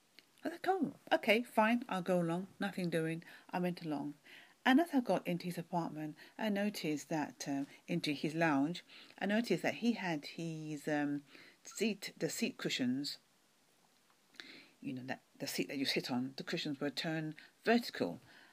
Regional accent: London, United Kingdom; from London, UK.

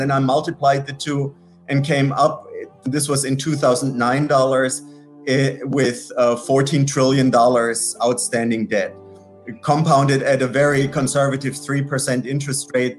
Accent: Germany; English is a second language; as you can hear from my accent, that I'm originally from Germany, and I grew up with the Holocaust being talked about in every single school subject. And I always felt ashamed about being German.

